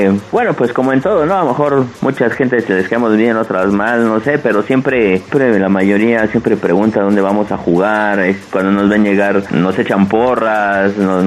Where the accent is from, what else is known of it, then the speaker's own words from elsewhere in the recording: Mexico City, Mexico; Nosotros somos del Distrito Federal, pero mi abuelo, él era de Guadalajara, y de ahí él empezó la tradición. Ya se viene para acá, para el distrito, y aquí empezamos nosotros.